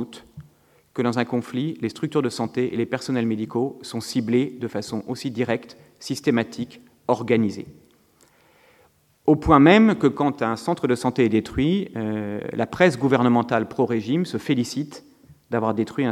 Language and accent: French; France; c'est difficile souvent de paraître trop arrogant quand on est français, dire que la France a sans doute été le pays